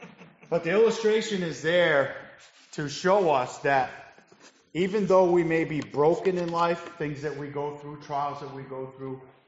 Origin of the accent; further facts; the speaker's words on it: Lisbon, Maine, United States; also born or lived in Indiana; I originally from Lisbon. I was born in Indiana, but my dad was stationed in Brunswick, a flight engineer for the Navy. And we grew up in Lisbon the whole time.